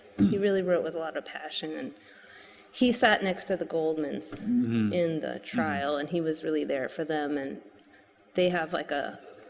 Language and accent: English; Los Angeles, California, United States; I'm the name dropper on this show, but I grew up in Los Angeles and it kind of becomes common.